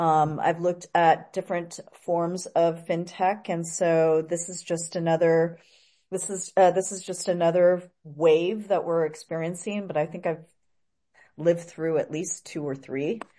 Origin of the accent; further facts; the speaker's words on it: California, United States; I grew up in the Bay Area.